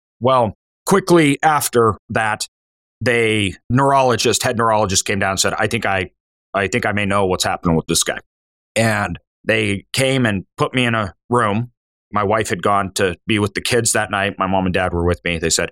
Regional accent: Idaho, United States; Now I'm from Idaho. So being there in California, it's usually the opposite.

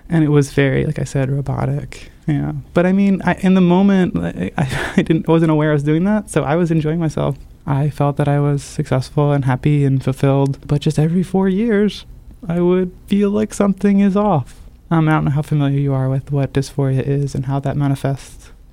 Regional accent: Maryland, United States; I went to school in Towson, so kind of county city, but it's in the city line. But I grew up in a very rural pocket next to like a winery north of Loch Raven Reservoir.

